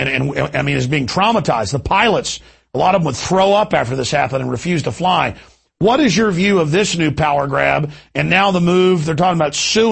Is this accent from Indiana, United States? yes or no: no; Rockwall, Texas, United States; I grew up in Rockwall outside Dallas and watched the police steal the drugs